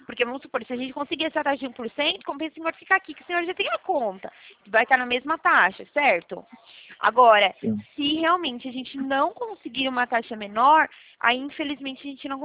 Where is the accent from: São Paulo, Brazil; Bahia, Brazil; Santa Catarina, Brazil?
São Paulo, Brazil; Eu sou do interior de São Paulo.